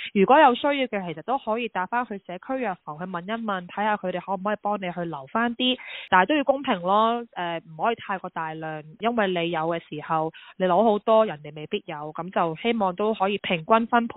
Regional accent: Australia; 其实因为我哋澳洲人咧，由三月到而家都经历 level one、level three，

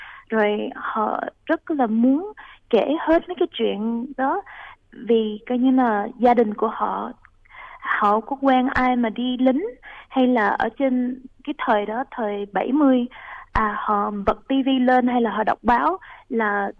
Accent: Australia; Em sống ở nước Úc, em ba mẹ em sanh em ở nước Úc, em lớn lên ở đây, em là người Úc.

